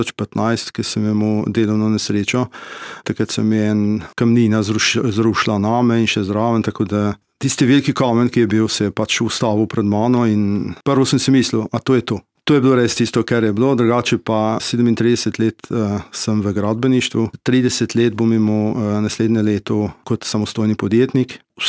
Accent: Inner Carniola, Slovenia; Če pa rečem kot Notranjec, bom pa tako rekel, sem pa kar ponosen, da sem Notranjec. Živim v tem okolju in temu sem spremem.

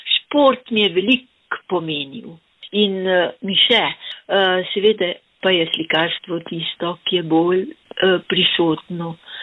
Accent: Bloke, Littoral–Inner Carniola, Slovenia; born there; ki je povezovala istrski kolorit s mojim rojstnim krajem, Blokami, ki je hladen.

